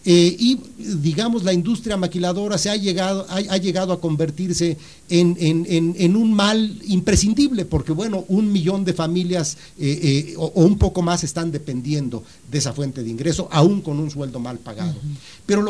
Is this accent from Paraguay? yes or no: no; Mexico; sentimos que nuestra responsabilidad como investigadores mexicanos es insistir